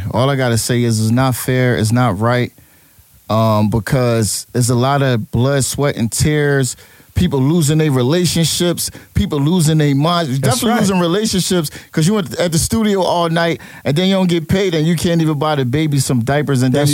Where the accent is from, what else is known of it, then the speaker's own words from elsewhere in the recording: Philadelphia, Pennsylvania, United States; I'm from Philly, bro. I don't care about New York no more.